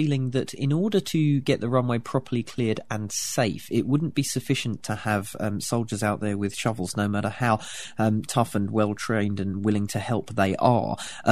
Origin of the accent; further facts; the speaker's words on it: London, United Kingdom; I'm 33 years old, I grew up in London